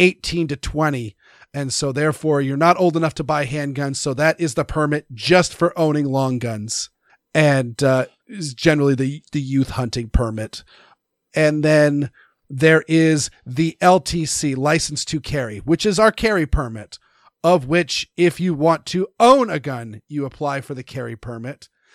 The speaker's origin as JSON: {"language": "English", "region": "Maine", "country": "United States", "tie": "born or raised there", "said": "I grew up in Maine, where I have climbed over snowbanks to ring a doorbell to go trick-or-treating."}